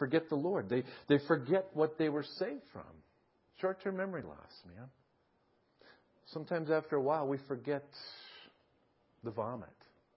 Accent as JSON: {"language": "English", "country": "United States", "said": "It bothers me because I'm an American citizen and I love this country."}